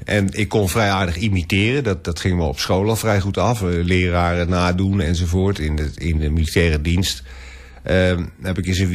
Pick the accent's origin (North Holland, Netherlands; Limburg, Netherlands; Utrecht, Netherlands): Utrecht, Netherlands; born there; Dus, maar ik vond dat heel leuk, omdat Utrecht altijd met bijnamen werkt, weet je wel. Dat is wel typisch Utrecht, denk ik.